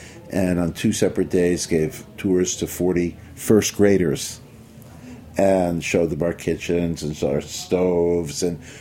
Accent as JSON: {"language": "English", "town": "Brooklyn", "region": "New York", "country": "United States", "said": "well, you know, I'm from Brooklyn, and most of my life people have said to me, why don't you open in Brooklyn?"}